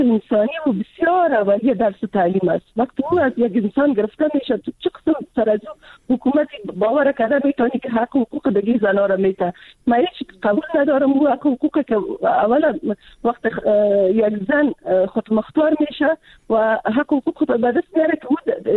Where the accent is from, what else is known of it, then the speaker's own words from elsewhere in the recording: Afghanistan; من خودم از یک منطقه پشتون نشین افغانستان هستم.